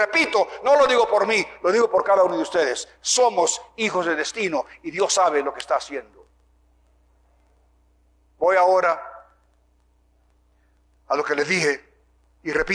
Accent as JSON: {"language": "Spanish", "country": "Puerto Rico", "tie": "born there", "said": "Soy hijo de misioneros. Mis padres fueron misioneros a Puerto Rico. Yo nací en Puerto Rico."}